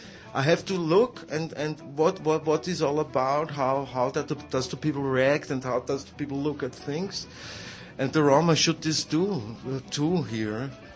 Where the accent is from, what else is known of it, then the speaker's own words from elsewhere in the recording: Vienna, Austria; English is a second language; growing up in Vienna, in, you would say, a gypsy ghetto.